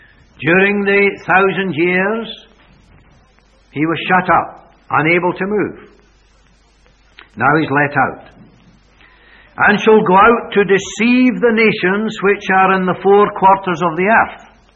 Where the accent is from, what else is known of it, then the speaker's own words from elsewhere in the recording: Coatbridge, Scotland, United Kingdom; I was born and reared in Coatbridge in Lanarkshire.